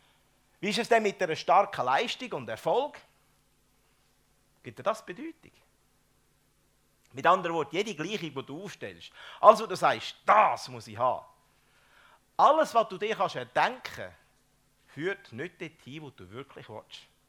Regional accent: Aargau, Switzerland; Da habe ich noch im Unterland gewohnt. Ich bin ja ein Aargauer, oder? Ich komme aus dem Paradies von der Schweiz.

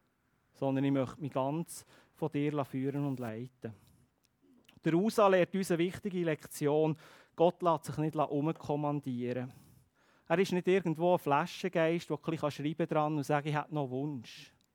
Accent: Switzerland; Vielleicht sind wir Schweizer auch nicht ganz der Typ

